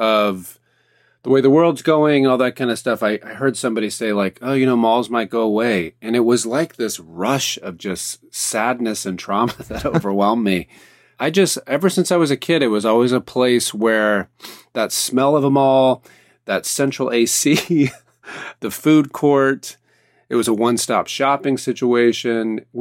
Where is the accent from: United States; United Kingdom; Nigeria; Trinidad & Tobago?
United States; the South; I'm being from the East Coast, the South.